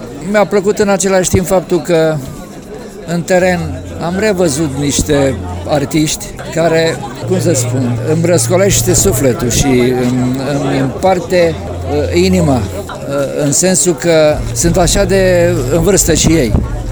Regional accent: Hunedoara, Hunedoara County, Romania; acest centenar sărbătorit în orașul meu natal.

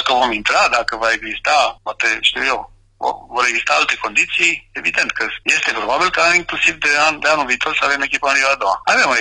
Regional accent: Timișoara, Timiș County, Romania; suntem din Timișoara

